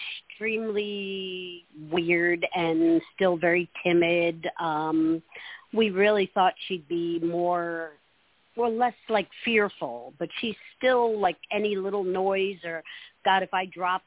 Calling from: Holly Hill, Florida, United States; in Holly Hill, Florida.

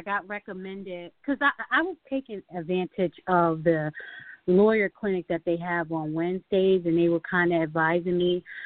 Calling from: Connecticut, United States; Hi, I'm calling from Connecticut.

